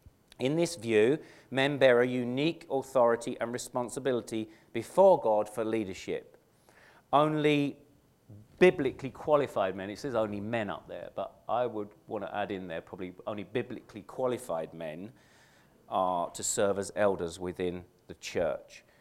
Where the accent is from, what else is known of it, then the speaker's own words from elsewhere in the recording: England, United Kingdom; Now, I'm from England, and I used to play soccer.